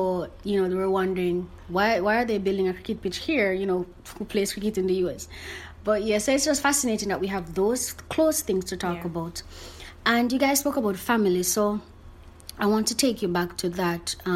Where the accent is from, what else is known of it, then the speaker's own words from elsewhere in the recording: Jamaica; because I grew up in Jamaica watching cricket with my uncles